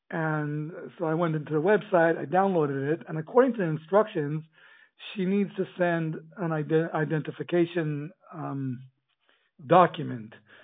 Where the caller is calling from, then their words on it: Israel; I'm calling from Israel.